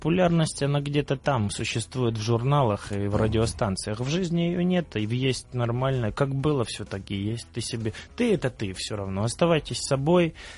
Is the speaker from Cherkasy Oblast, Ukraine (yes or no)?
yes; Cherkasy, Cherkasy Oblast, Ukraine; Да, я из Черкассы.